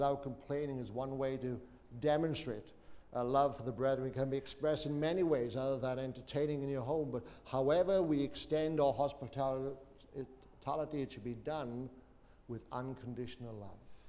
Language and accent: English; Wales, United Kingdom; now in Australia; Even though I'm Welsh, I'm part of the body. Some of you might find that hard to take, but that's a fact. I'm an old South Welshman ministering in New South Wales.